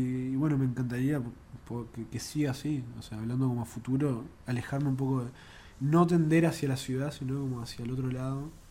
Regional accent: Carrasco Norte, Montevideo, Uruguay; Vivo en Carrasco Norte. Viví la mayor parte de mi vida ahí.

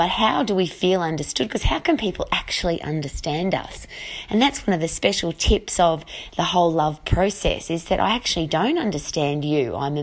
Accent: Australia; now in New Zealand; as an Australian who lives in New Zealand

